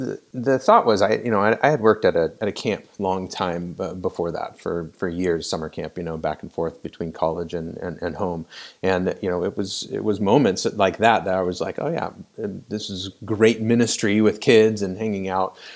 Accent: West Coast, United States; I went to school on the East Coast. I'm from the West Coast.

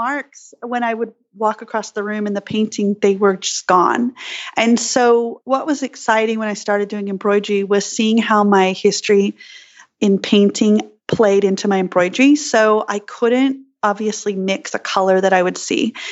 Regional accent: Australia; now in New York, United States; friends of mine from my childhood of growing up in Australia.

